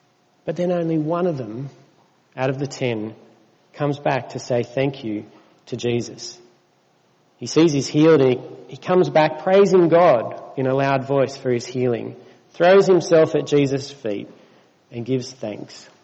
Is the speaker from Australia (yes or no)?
yes; Australia; I think the reason I do is because I'm Australian.